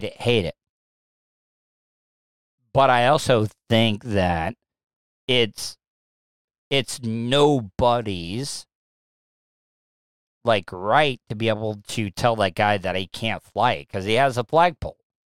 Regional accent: the South, United States; Me being a Southerner, I don't get it.

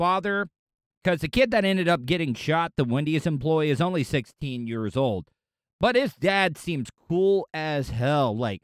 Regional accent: DeLeon Springs, Florida, United States; I grew up in DeLeon Springs, but I had to go to school in Pearson because we didn't have a high school in DeLeon Springs.

